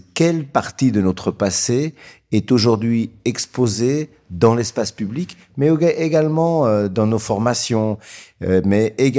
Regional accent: Spain; je viens d'un pays qui se pose ces questions, puisque je suis originaire de l'Espagne

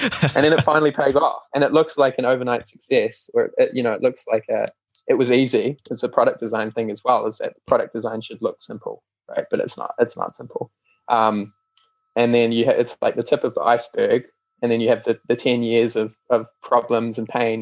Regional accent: New Zealand; I'm from, you know, rural New Zealand. I'm not from Silicon Valley or New York City or anything like that.

